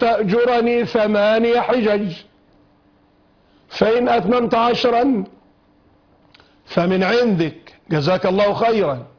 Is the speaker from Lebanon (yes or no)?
no; Egypt; وعندنا في مصر بالذات